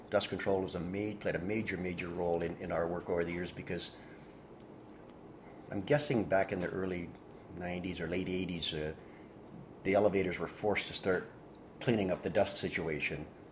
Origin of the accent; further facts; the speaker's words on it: Thunder Bay, Ontario, Canada; Well, you're never far away from a grain elevator when you live in Thunder Bay. So I grew up on Empire Avenue in Port Arthur as a young man. And then when I married, my wife and I lived on Mary Street in Westport for a while, and then in Northwood